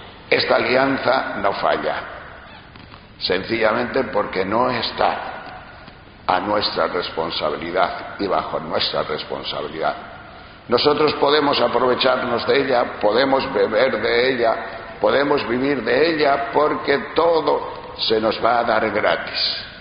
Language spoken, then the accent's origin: Spanish; León, Castile and León, Spain; he visto matar en mi tierra de León muchos corderos